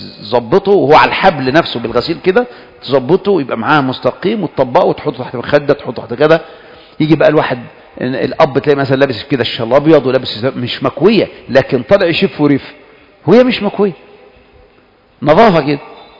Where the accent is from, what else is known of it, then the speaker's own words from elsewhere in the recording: Gaza, Gaza Strip, Palestine; وأنا من أهل غزة